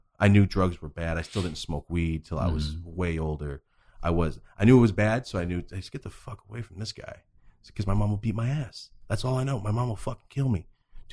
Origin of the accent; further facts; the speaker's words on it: Merced, California, United States; Okay. I'm from Merced, California. You said you do know where that's from. It's a shithole. But it's where I'm from. It's just full of meth and gangs.